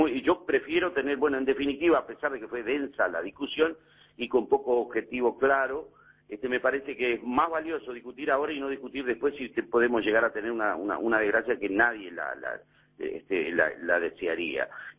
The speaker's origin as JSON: {"language": "Spanish", "region": "Paysandú", "country": "Uruguay", "said": "Yo soy de Paysandú"}